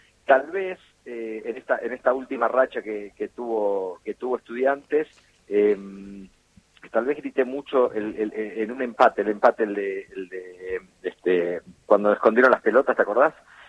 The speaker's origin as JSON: {"language": "Spanish", "town": "La Plata", "region": "Buenos Aires Province", "country": "Argentina", "said": "soy platense"}